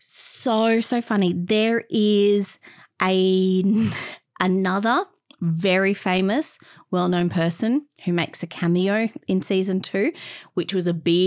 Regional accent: Australia; Even as an Aussie.

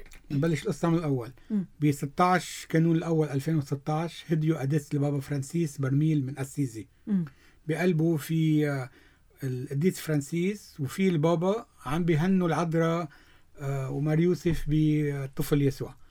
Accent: Lebanon; أنا من لبنان

